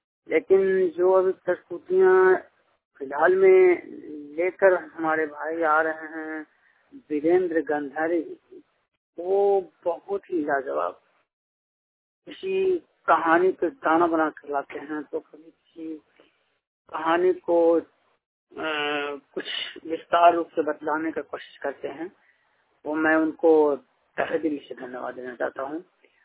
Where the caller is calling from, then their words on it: Gaya, Bihar, India; मैं बिहार गया से बोल रहा हूँ।